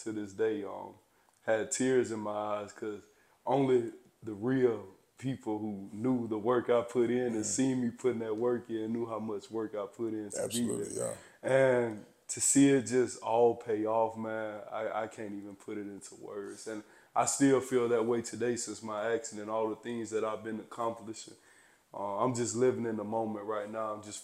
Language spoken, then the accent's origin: English; Eufaula, Alabama, United States; Country. Really just, you know, small town kid, big dreams, got me to where I'm at today, and just always went fishing. Spent a lot of time in Union Springs, Alabama, on Highway 82 as well.